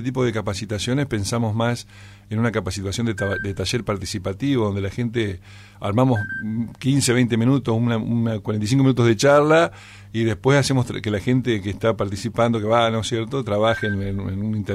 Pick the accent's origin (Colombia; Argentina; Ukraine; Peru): Argentina; ¿cómo nosotros estamos construidos como argentinos, no?